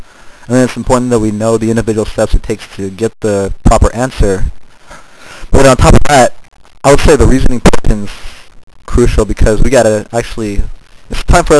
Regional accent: San Diego, California, United States; also born or lived in Long Beach; originally born up in Long Beach, California. I was born there on August 5th, 1985. And I lived up there, I'd say, for the first 5.5 years of my life. So I moved down, I moved out to San Diego, California after that, when I was young.

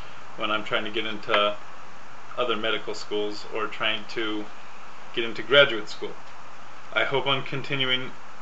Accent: Porterville, California, United States; I'm from Porterville, California, which is 60 miles north of Bakersfield. Porterville has a population of 41,000 and is a small town made up of mostly farms and other agriculture.

